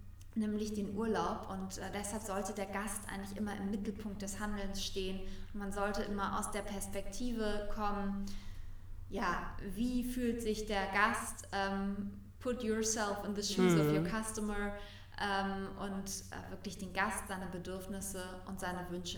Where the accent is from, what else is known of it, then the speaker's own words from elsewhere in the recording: Hamburg, Germany; Da steige ich als Hamburgerin schon selber nicht durch.